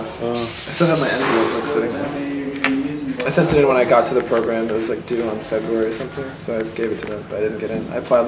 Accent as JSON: {"language": "English", "town": "Freetown", "region": "Massachusetts", "country": "United States", "tie": "born or raised there", "said": "Freetown is the name of it. It's like a small town. It's near Cape Cod."}